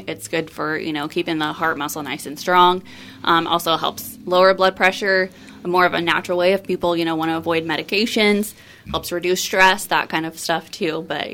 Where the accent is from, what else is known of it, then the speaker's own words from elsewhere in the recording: Iola, Kansas, United States; So I grew up in Iola, Kansas, so I'm know the area pretty well.